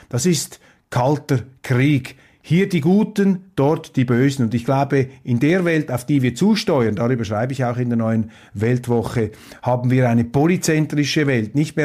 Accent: Switzerland; In Europa, vor allem als Schweizer, setzen wir auf die Meinungsäußerungsfreiheit.

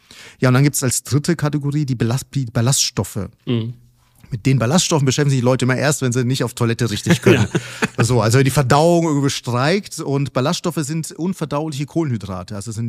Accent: Nuremberg, Bavaria, Germany; war ich in Nürnberg, wie so oft, oder meine Heimatstadt.

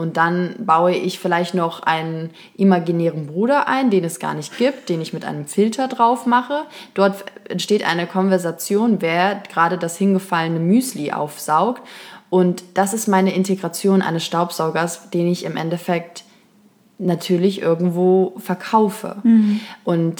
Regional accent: Kassel, Hesse, Germany; Also ich bin eigentlich aus Kassel und irgendwie habe ich das Gefühl, auch in so mittelgroßen Städten

